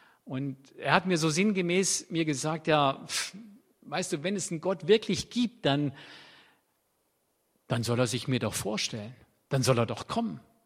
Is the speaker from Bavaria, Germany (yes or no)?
no; Baden-Württemberg, Germany; Das ist für mich als Schwabe super.